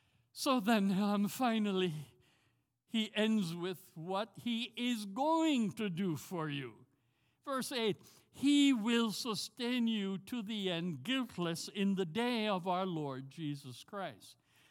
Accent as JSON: {"language": "English", "country": "Jamaica", "lives_now": "Tampa, United States", "said": "if you think I have a strange accent, I'm from Jamaica."}